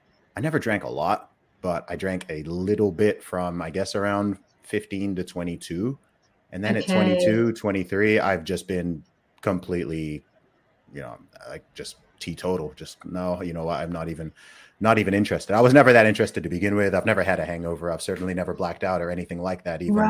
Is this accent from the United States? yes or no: no; Saudi Arabia; I grew up in Saudi Arabia. So I grew up in a dry country, not just in terms of the temperature, but I grew up in a place where alcohol is illegal.